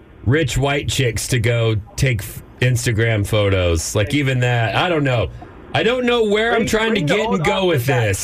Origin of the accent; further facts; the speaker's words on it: Texas, United States; I grew up in Texas. I've gone hunting. I've shot guns.